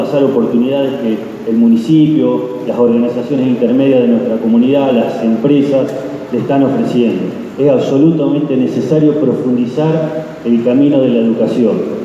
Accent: Rojas, Buenos Aires Province, Argentina; tanto los rojenses como los argentinos nos estamos mereciendo

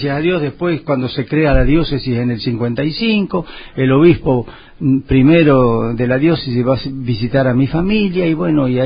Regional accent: Gobernador Castro, Buenos Aires, Argentina; born there; now in Rojas, Argentina; yo era ordenado sacerdote en Gobernador Castro, mi pueblo natal.

